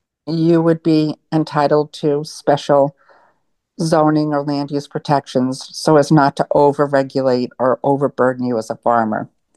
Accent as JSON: {"language": "English", "town": "Plymouth", "region": "Massachusetts", "country": "United States", "tie": "born or raised there", "said": "So I grew up in Plymouth, Massachusetts, and I always loved the Pine Barrens and being outside in nature."}